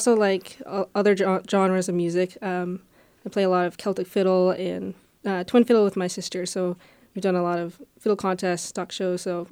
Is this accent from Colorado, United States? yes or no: yes; Colorado Springs, Colorado, United States; now in Spokane, United States; I grew up in Colorado Springs, so I played with the CSYSA down there for most of my orchestra playing.